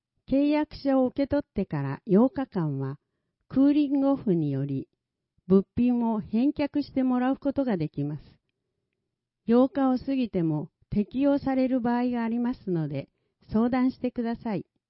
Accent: Malaysia; 私の母国、マレーシアには、ペスタカーマタンという収穫祭があります。

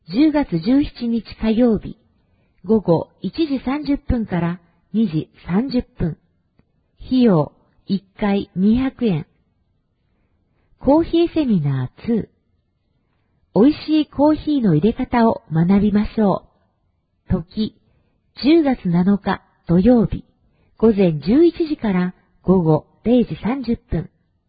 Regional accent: Texas, United States; Japanese is a second language; 私のふるさと、アメリカのテキサスでは、楽しくて特別なイベントがたくさんあります。多くの馬と広い土地に囲まれているため、乗馬が盛んです。

